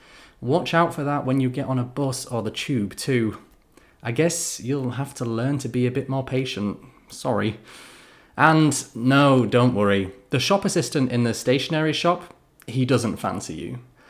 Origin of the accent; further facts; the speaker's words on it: England, United Kingdom; It's just kind of built into my brain as an Englishman.